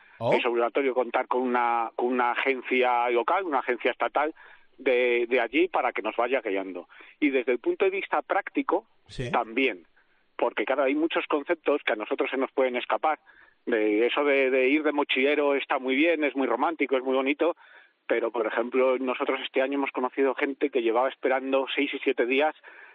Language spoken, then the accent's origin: Spanish; Salamanca, Castile and León, Spain; Yo vengo de Salamanca, de la meseta.